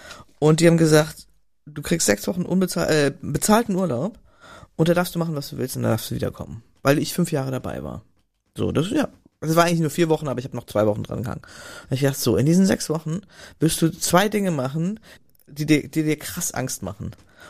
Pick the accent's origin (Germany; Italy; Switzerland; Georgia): Germany; Frankfurt, Hesse; also born or lived in Freiburg; ich habe in Freiburg studiert, ich bin in Frankfurt groß geworden, ich habe in Freiburg studiert.